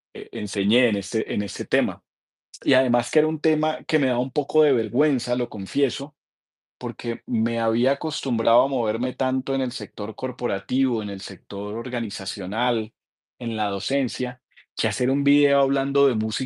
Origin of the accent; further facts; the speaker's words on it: Barranquilla, Atlántico, Colombia; also born or lived in Cali; yo soy de Cali, crecí en Barranquilla, que son dos de las ciudades más salseras de Colombia